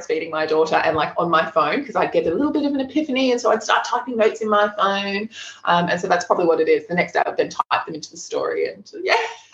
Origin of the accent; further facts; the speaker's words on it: Melbourne, Victoria, Australia; also born or lived in Queensland; I grew up in Melbourne, but I've lived my entire adult life in Queensland.